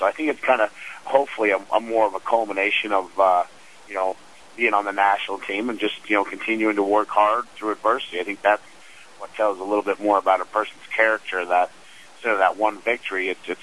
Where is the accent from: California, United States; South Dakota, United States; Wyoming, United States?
Wyoming, United States; Afton; now in Logan, United States; I'm actually from Afton, Wyoming, and I'm living in Logan, Utah